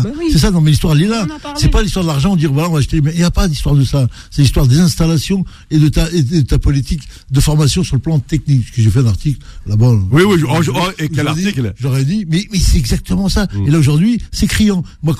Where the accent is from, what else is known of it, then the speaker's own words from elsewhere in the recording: Algeria; Il faut dire, il n'y a pas d'entreprise chez nous en Algérie, à part les entreprises d'État, il y a qui d'autre?